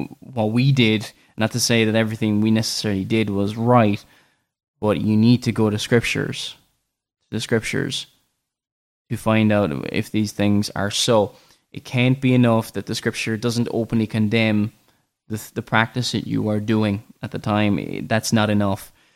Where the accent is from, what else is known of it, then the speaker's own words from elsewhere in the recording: Ireland; Now, you may not know from my accent, I am not even too sure if you know, people know that I'm actually Irish